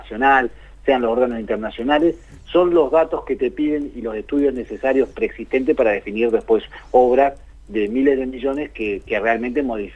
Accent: Plottier, Neuquén, Argentina; born there; yo, por ejemplo, nací en Plotier, trabajo en Neuquén, pero los fines de semana voy a jugar al fútbol a Chipoleti.

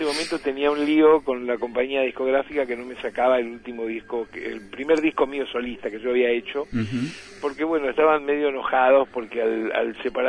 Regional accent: Rosario, Santa Fe, Argentina; cuando era chico con mis padres en Rosario

